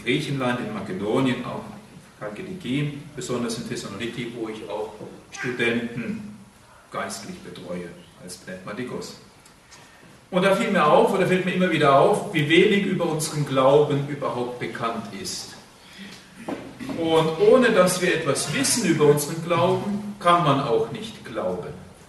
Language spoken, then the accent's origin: German; Germany; born there; bin kein Grieche, obwohl ich da in diesem Kloster des heiligen Arsenius in Kappadokia lebe. Ich bin also in Deutschland geboren und entstamme also auch dieser Nation, diesem Volk.